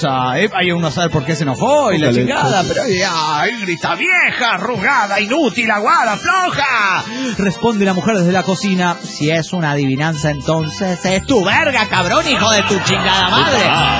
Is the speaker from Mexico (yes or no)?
yes; Tiapa, Mexico; de Tiapa, México.